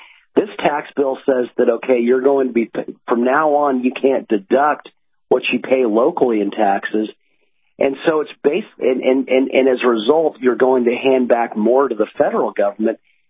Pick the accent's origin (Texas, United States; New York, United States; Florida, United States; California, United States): California, United States; So I'm hearing you, and look, I grew up in California, too.